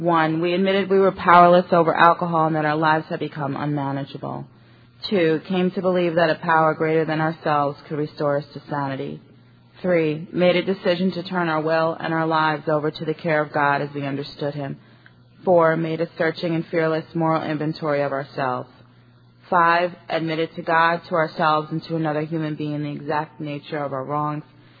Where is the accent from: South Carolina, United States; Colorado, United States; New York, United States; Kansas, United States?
New York, United States; Long Island; I'm an alcoholic. And I'm from Long Island, New York.